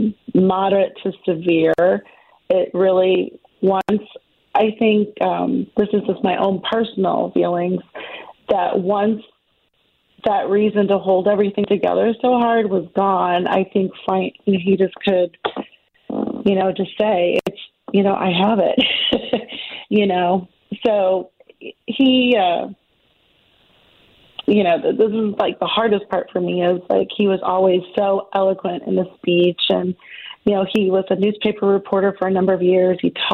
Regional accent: St. Louis, Missouri, United States; also born or lived in Mississippi; I grew up here in St. Louis, and even when I moved, I can remember even when we lived in Mississippi, I could find KMOX, and it just always reminds me of home.

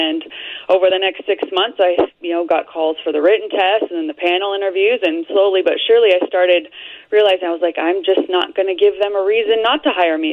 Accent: California, United States; I'm from Southern California in the high desert. If you've ever driven from Los Angeles to Las Vegas, it's a big giant patch of desert you blew by going 85.

